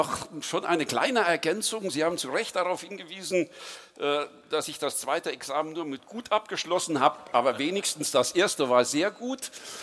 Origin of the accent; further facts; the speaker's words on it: Saarbrücken, Saarland, Germany; was verbindet eigentlich meine Heimat, das Saarland, Saarbrücken mit Dortmund?